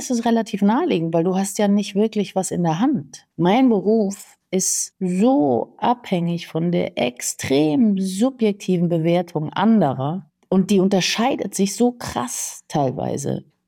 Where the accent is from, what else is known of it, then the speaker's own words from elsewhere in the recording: Mannheim, Baden-Württemberg, Germany; ich war erst lustigerweise in Mannheim, in meiner Heimat.